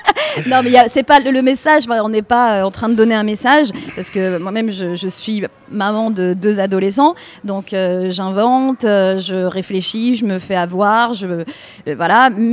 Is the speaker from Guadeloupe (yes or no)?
yes; Guadeloupe; Parce que moi, je suis guadeloupéenne.